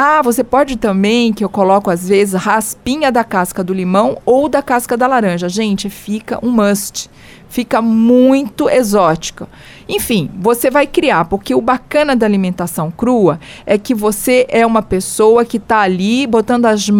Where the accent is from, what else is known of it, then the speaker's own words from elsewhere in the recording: Rio de Janeiro, Brazil; Eu coloco um dentinho de alho, porque eu curto alho, sou carioca.